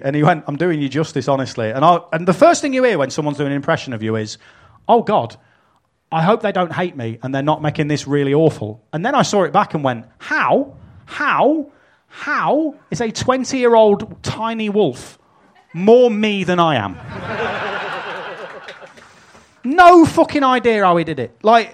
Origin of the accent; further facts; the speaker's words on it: United Kingdom; because we're British